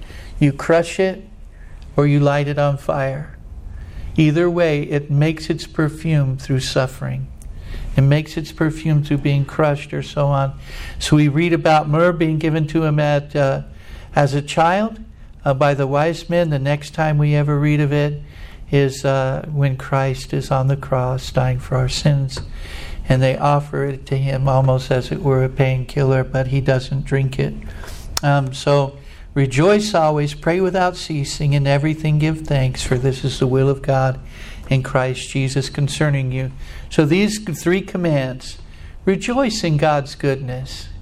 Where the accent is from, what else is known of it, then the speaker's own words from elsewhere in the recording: Scotland, United Kingdom; I'm Scottish.